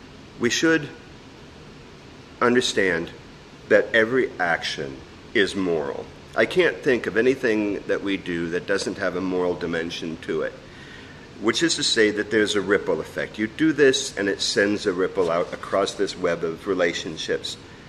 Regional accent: Iowa, United States; I am from Iowa and, you know, we just messed up your lives for the next several months.

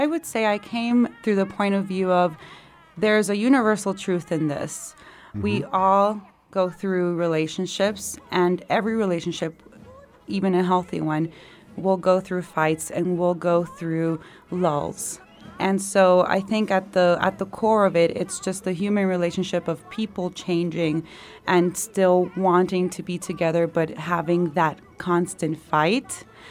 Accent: Miami, Florida, United States; Yes, and Miami is actually my hometown where I grew up.

